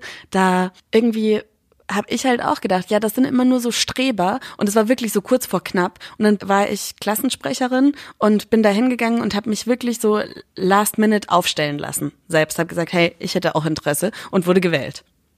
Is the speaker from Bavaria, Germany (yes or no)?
yes; Schweinfurt, Bavaria, Germany; Also ich meine, Schweinfurt ist ja weit weg. Ich komme ja aus Schweinfurt.